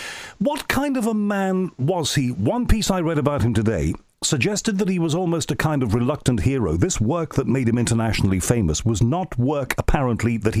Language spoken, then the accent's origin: English; North West England, United Kingdom; born or raised there